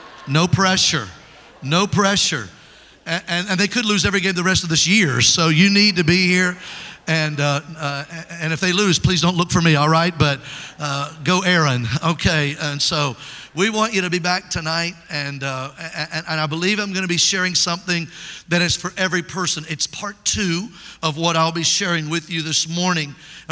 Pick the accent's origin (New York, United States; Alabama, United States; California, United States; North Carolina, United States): Alabama, United States; Mobile; is from Mobile, Alabama, in my hometown.